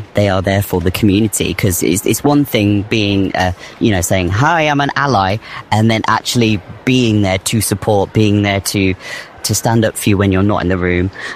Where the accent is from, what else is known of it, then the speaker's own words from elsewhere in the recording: Northampton, East Midlands, United Kingdom; moved away; So I left a very, very small town, Northampton, to pursue a life